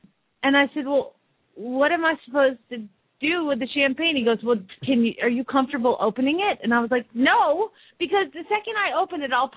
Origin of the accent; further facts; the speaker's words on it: Phoenix, Arizona, United States; from Phoenix, Arizona